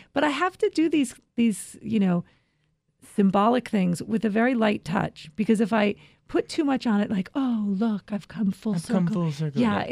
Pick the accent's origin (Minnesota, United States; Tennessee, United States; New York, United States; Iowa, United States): New York, United States; now in Los Angeles, United States; I'm from New York. I'm from New York. I live in Los Angeles.